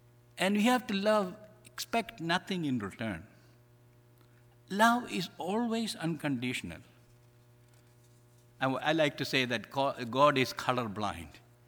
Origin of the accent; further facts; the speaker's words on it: Strongsville, Ohio, United States; You know, I come from Strongsville in a small neighborhood.